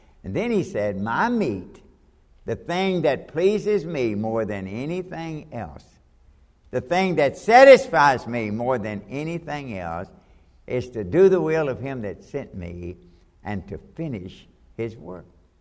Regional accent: Kentucky, United States; I was born and raised in Kentucky, and about the middle of October, we always had a couple of days off, sometimes a whole week off, because most of the boys had to participate in harvest.

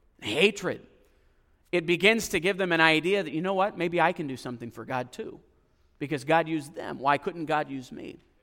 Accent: Vancouver, British Columbia, Canada; now in Jupiter, United States; Growing up, I grew up in British Columbia, Canada, so we're pretty much as far away right now in North America from where I grew up in the Vancouver area

